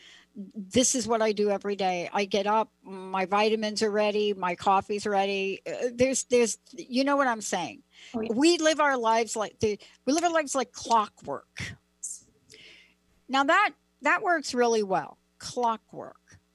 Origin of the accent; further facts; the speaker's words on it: East Coast, United States; also born or lived in New Jersey; You know, I grew up on the East Coast. So, you know, I lived in a part of New Jersey later on in my life.